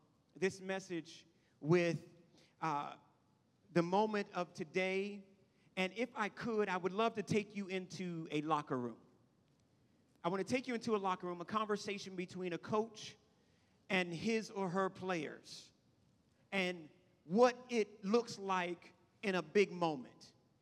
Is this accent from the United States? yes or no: yes; Washington, District of Columbia, United States; I grew up in Washington, D.C., and it seemed like everybody's muffler blew out black smoke.